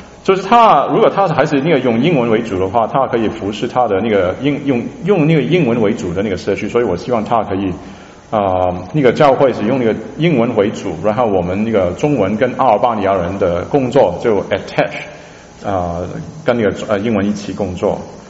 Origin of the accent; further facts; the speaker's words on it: Hong Kong; now in United States; 我是香港人，我从87年从香港来到美国，在德州读书，读的是那个电机工程的东西，读完以后呢，我在那个 Houston Texas 工作了大概6到7年，